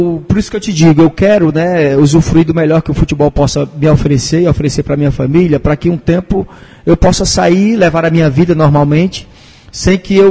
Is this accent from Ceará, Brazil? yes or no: yes; Itatira, Ceará, Brazil; born there; Eu nasci no pé da serra do interior, da Itatira, né? Na verdade, eu não nasci em Canindé, eu nasci em Itatira